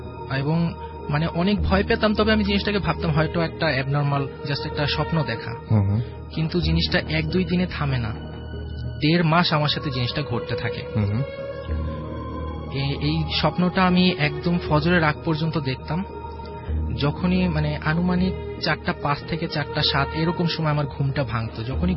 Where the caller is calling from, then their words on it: Dhaka, Dhaka Division, Bangladesh; IT medical college student, Uttara থেকে এসেছি।